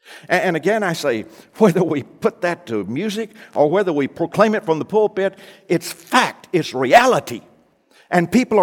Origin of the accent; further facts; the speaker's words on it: Arkansas, United States; we actually sang this in those country churches where I grew up in Arkansas.